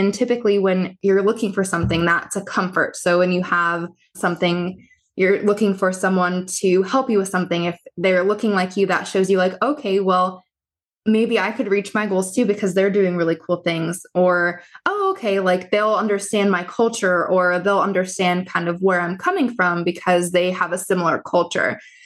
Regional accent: Midwest, United States; And it's just something like I'm from the Midwest and it's not something that we had on our plate.

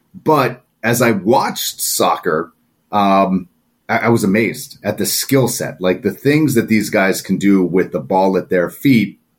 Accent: Philadelphia, Pennsylvania, United States; so I grew up in the Philadelphia area, which is in Pennsylvania in the United States.

